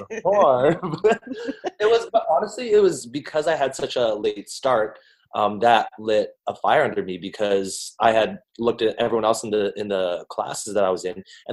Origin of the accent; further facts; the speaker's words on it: Edmonton, Alberta, Canada; This started back in my hometown, Edmonton, Alberta.